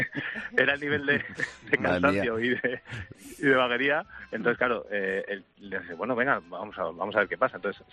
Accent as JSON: {"language": "Spanish", "town": "Salamanca", "region": "Castile and León", "country": "Spain", "said": "yo soy de Salamanca"}